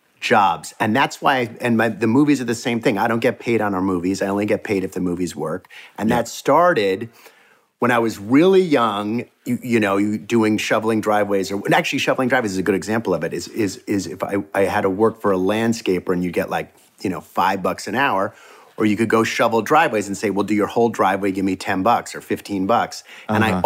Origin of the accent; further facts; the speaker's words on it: Dobbs Ferry, New York, United States; also born or lived in Los Angeles; Well, I was born in LA. I lived here till I was five, and then I grew up in New York. I grew up until eighth grade. I went to public school in Dobbs Ferry in Westchester.